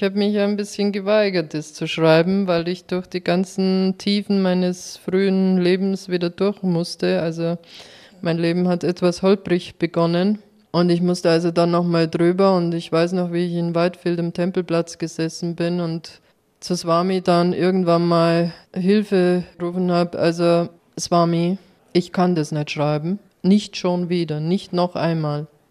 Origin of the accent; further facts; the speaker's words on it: Germany; Wo kommst du her? Und ich war so benebelt, ich sagte dann nur German.